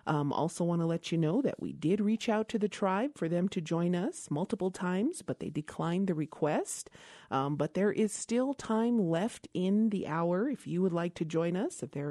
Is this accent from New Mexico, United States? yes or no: yes; Isleta Pueblo, New Mexico, United States; from Isleta Pueblo